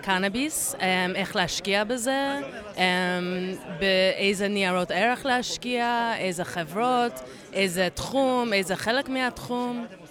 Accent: Chicago, Illinois, United States; now in Israel; אני גדלתי בארצות הברית, בשיקגו

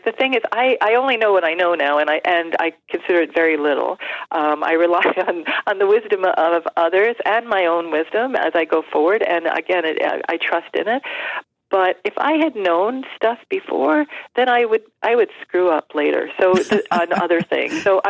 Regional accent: Long Island, New York, United States; I lived on Long Island. I'm from New York, mm-hmm.

